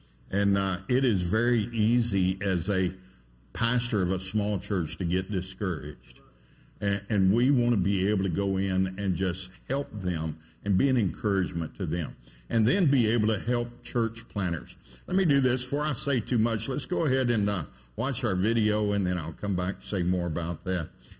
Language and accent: English; Pasadena, Texas, United States; I'm from the Houston area, from Pasadena, Texas.